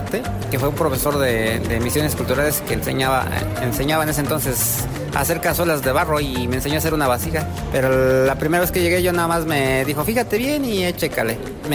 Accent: Tlaxcala, Mexico; Yo soy del estado de Tlaxcala.

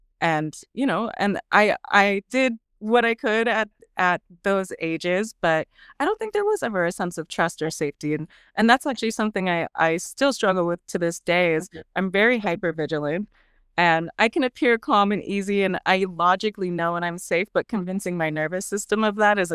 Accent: Oregon, United States; also born or lived in Seattle, United States; So I grew up mostly in Oregon. I was born in Seattle. She moved us down to Oregon.

